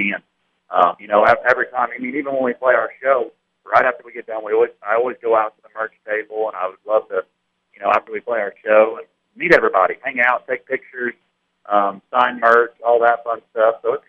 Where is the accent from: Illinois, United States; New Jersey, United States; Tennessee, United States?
Illinois, United States; it's completely different being, you know, being from Southern Illinois instead of Chicago.